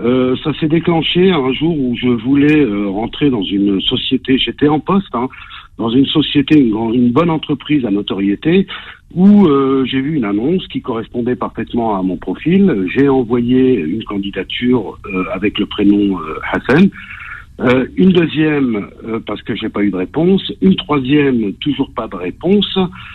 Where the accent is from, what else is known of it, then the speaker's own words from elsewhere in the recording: France; also born or lived in Algeria; je me sens parfaitement chez moi en France. J'y suis depuis que je suis petit, je suis né en Algérie. Je suis 100% algérien, enfin 100% double nationalité bien sûr, mais je me sens à 2000% algérien